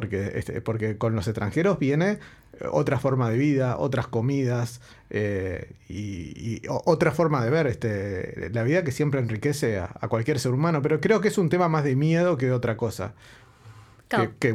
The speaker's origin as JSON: {"language": "Spanish", "country": "Uruguay", "said": "raspás un poquito y todo uruguayo lo tiene, ¿no?"}